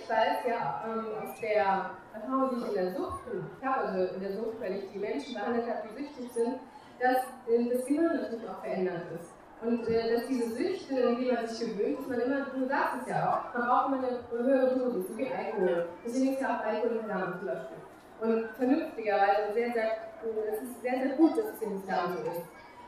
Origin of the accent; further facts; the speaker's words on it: Pakistan; wir kommen ja auch aus Pakistan, ja, da gibt es auch die ganzen Probleme.